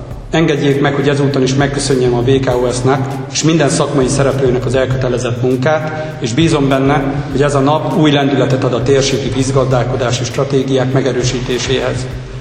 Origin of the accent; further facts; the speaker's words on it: Gádoros, Békés, Hungary; Jó magam egy Békés vármegyei településről, Gádorosról származom.